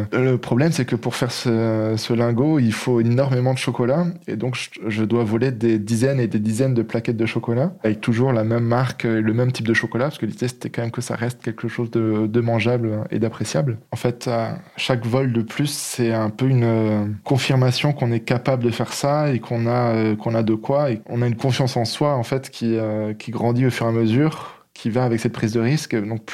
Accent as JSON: {"language": "French", "country": "France", "said": "On vient des quatre coins de la France."}